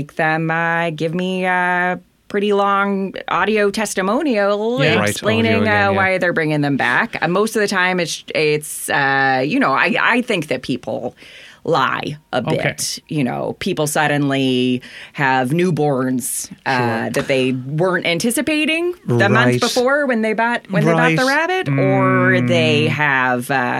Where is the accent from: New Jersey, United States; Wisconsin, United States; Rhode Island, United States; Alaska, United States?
Wisconsin, United States; Milwaukee; also born or lived in Romania; I was raised in Milwaukee. I say I'm from Milwaukee.